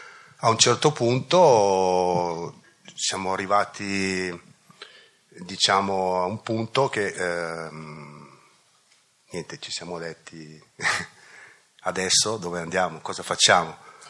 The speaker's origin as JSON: {"language": "Italian", "region": "Lombardy", "country": "Italy", "said": "siamo una coppia, veniamo dalla provincia di Bergamo"}